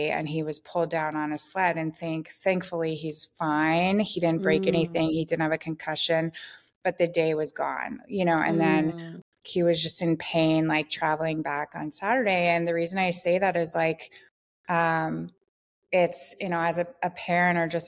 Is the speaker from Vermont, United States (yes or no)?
yes; Vermont, United States; the Green Mountains are sort of in between where I grew up in the Vermont area.